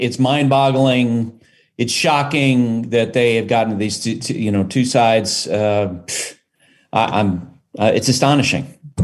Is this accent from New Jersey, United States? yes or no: no; Ohio, United States; because we grew up in Ohio.